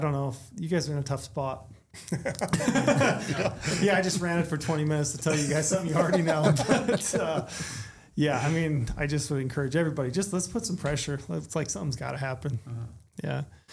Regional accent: Cedar City, Utah, United States; I am from Cedar City. This is it's in my blood.

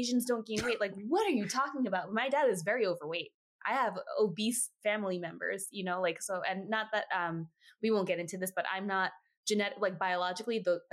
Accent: Queens, New York, United States; In Queens, New York.

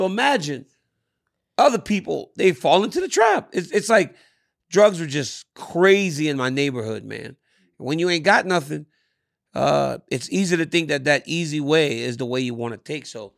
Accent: Louisiana, United States; Well, it's like that's why growing up in Louisiana, right? So we watched the wide world of sports on ABC because it was free.

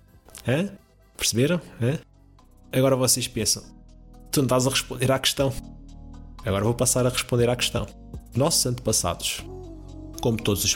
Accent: Portugal; criamos bacalhau, da maneira como nós portugueses conhecemos.

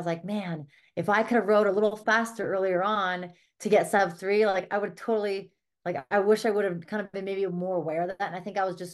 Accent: Montana, United States; I'm from Montana, and so I went home for all the holidays

